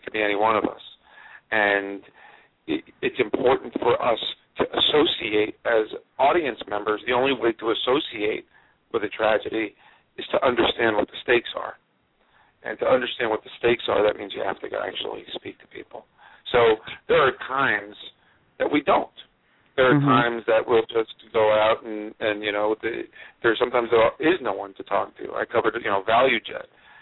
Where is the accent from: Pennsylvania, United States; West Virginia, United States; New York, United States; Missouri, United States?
New York, United States; New York City; that's another answer to that as a New Yorker, as someone who lives here.